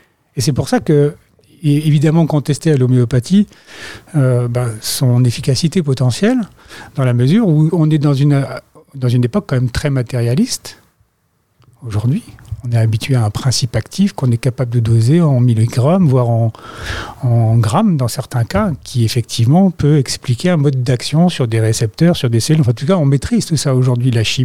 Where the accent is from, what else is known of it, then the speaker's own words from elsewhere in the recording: Grand Est, France; Et je vais voir une pharmacie dans les Ardennes, vu que je suis de l'Est.